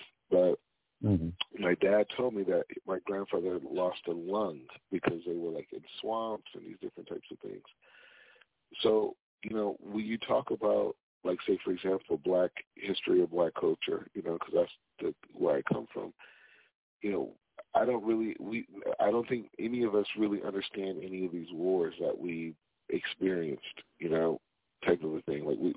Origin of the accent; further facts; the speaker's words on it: United States; now in Israel; I'm American, right? I've been living here for several years in Israel, but, you know, I grew up in America.